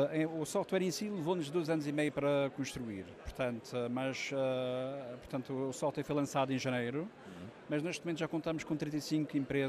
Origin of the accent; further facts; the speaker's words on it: Madeira, Portugal; sou da Madeira.